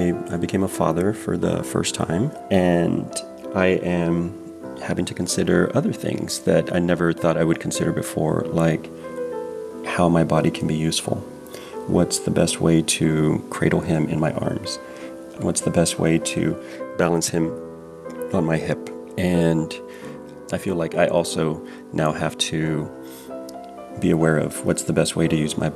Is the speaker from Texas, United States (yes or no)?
yes; Mathis, Texas, United States; I was born and raised in Mathis, Texas, near Corpus Christi. I'm seventh-generation Tejano.